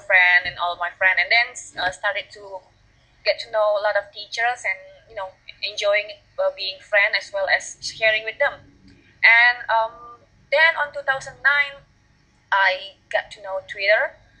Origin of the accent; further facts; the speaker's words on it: Jakarta, Indonesia; my father is a Javanese and my mom is a Sundanese, but I grew up, I was born and raised in Jakarta, went to school all in Jakarta, so yeah, I'm a Jakarta girl.